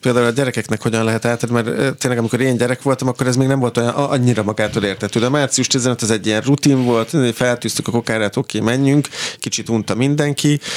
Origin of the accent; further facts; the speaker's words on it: Hajdúnánás, Hajdú-Bihar, Hungary; a valóságban ez Hajdunánás, ahol én felnőttem